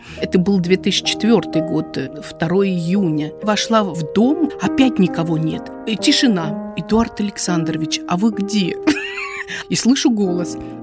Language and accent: Russian; Saint Petersburg, Russia; Я фотограф из Петербурга.